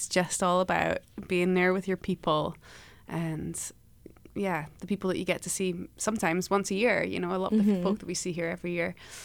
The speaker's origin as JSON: {"language": "English", "town": "Edinburgh", "region": "Scotland", "country": "United Kingdom", "tie": "born or raised there", "also_born_or_lived": "Isle of Eigg", "lives_now": "Juneau, United States", "said": "I grew up in Edinburgh, between Edinburgh and a little island off the west coast of Scotland called the Isle of Egg. And I grew up playing traditional music there."}